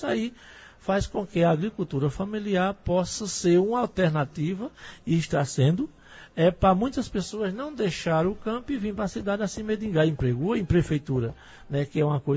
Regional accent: Monte Alegre, Brazil; lá no Monte Alegre, onde eu nasci e me criei lá

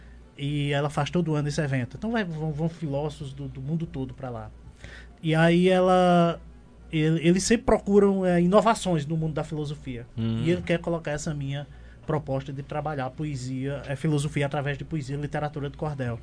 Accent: Paraíba, Brazil; moved away as an adult; Então eu criei laços com a Paraíba. Eu vim embora da Paraíba em 99 para me ordenar

